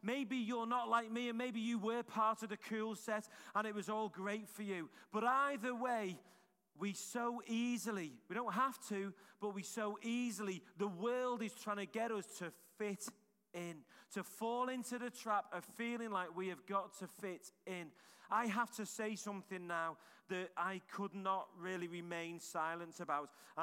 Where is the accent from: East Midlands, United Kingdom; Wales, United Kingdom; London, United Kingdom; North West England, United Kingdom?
North West England, United Kingdom; Liverpool; I was growing up in Liverpool, and I was probably about 14 at that point